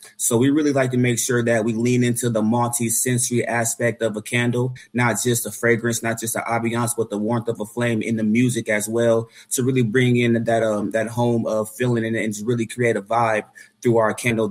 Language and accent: English; Waterloo, Iowa, United States; now in Las Vegas, United States; I'm an entrepreneur. I was born and raised in Waterloo, Iowa, moved to Las Vegas 7 years ago